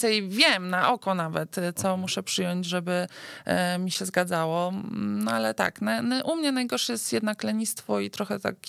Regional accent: Warsaw, Masovian Voivodeship, Poland; mamy dwie, które jesteśmy oboje warszawiakami

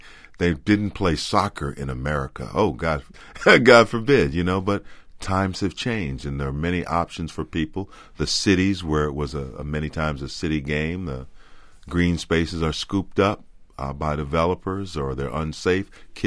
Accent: St. Paul, Minnesota, United States; St. Paul I grew up

